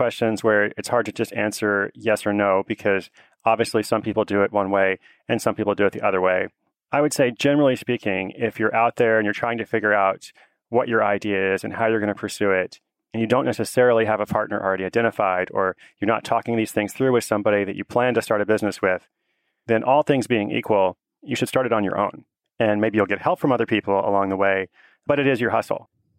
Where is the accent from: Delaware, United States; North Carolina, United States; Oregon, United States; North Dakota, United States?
Oregon, United States; Portland; and today I'm back in my hometown of Portland, Oregon